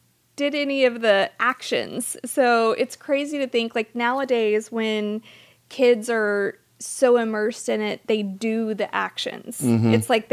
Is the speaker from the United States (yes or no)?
yes; Louisiana, United States; Yeah, I'm Cajun.